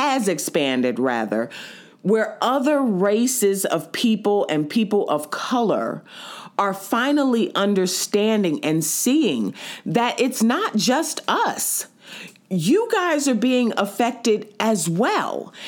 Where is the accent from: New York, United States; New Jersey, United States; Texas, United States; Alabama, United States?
New York, United States; Being a New Yorker, native New Yorker